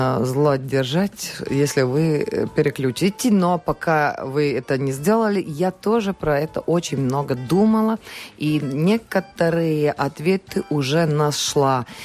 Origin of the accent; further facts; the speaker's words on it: Latvia; first language Latvian; Russian is a second language; Я работаю в телевидении, радио. Извиняюсь, мой родной язык латышский, поэтому буду говорить с ошибками, и с акцентом и все подобное.